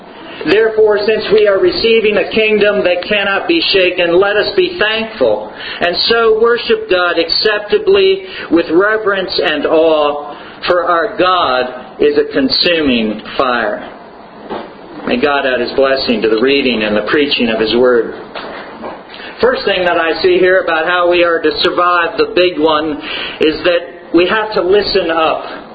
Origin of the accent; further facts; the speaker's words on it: California, United States; But, you know, growing up in California, you get used to them